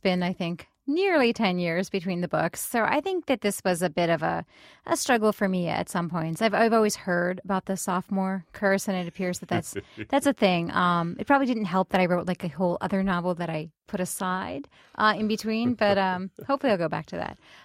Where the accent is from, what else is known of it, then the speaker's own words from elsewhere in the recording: Blue Ash, Ohio, United States; I grew up in the Blue Ash Montgomery area. I went to Sycamore High School.